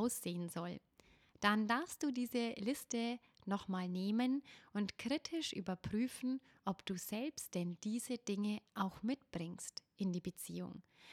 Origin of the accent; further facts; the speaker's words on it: Bavaria, Germany; würde man bei uns im Bayerischen Wald sagen